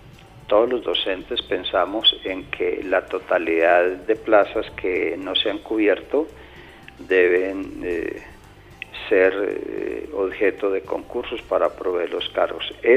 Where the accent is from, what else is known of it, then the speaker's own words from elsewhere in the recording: Colombia; como colombianos debemos defenderlos.